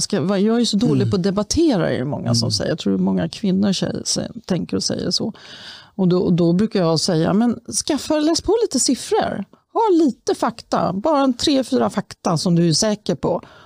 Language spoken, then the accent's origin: Swedish; Skåne, Sweden; Jag är uppvuxen i Skåne vill jag säga, som ni hör allihopa.